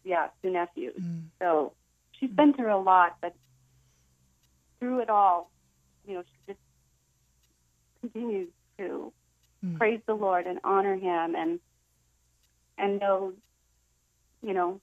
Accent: San Fernando Valley, California, United States; Fernando Valley after my parents moved from San Diego. They purchased a house in San Fernando Valley. So I grew up in San Fernando Valley.

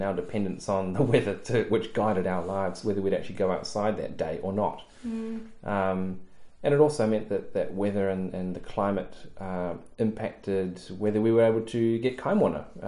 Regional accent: Island Bay, Wellington, New Zealand; I think of a story of when we were growing up in Island Bay.

